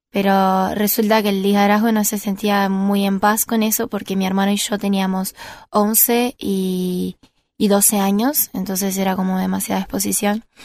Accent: Curitiba, Paraná, Brazil; Spanish is a second language; now in Uruguay; que no era ni en mi ciudad, que soy de Curitiba, uh-huh, ni en Londrina, era como en el medio.

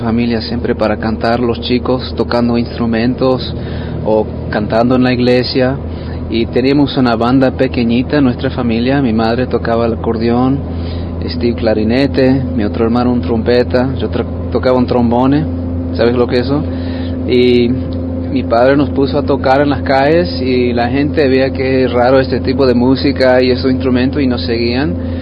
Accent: Argentina; somos 5 hermanos y hermanas, crecimos en Argentina, hijos de misioneros.

